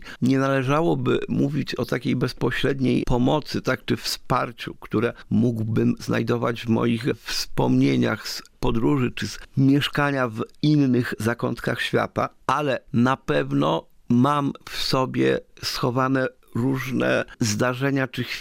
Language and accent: Polish; Słuczanka, Podlaskie Voivodeship, Poland; also born or lived in Białystok; mimo że rodzice wtedy mieszkali w Słuczance, to urodzony zostałem w którymś z białostockich szpitali. Mentalnie tak, to Słuczanka.